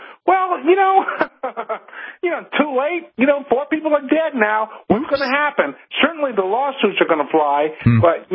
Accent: Los Angeles, California, United States; now in Georgia, United States; I'm from Los Angeles, so I'm monitoring that very closely.

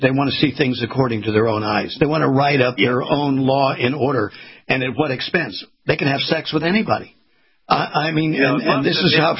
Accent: California, United States; Of course, you know I'm from California. I'm still referencing 55 mile.

